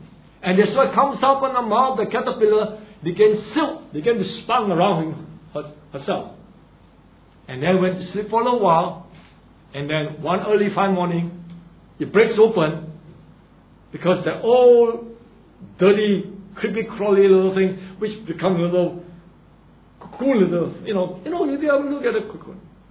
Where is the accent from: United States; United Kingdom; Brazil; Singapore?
Singapore; I think most of us Singaporeans here, well, most of us also, when we hold our red book